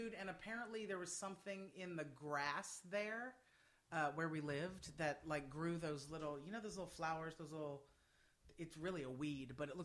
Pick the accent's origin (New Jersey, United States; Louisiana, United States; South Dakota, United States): Louisiana, United States; Lake Charles; I grew up in a city. I did. I grew up, I mean, it wasn't a big city. I grew up in Lake Charles, Louisiana.